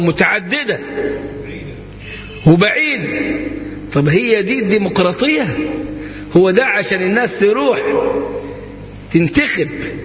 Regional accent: Upper Egypt, Egypt

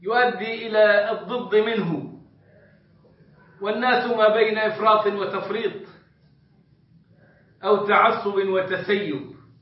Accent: Egypt; وعندنا في مصر كان الناس يختارون لفظ مبروك على مبارك

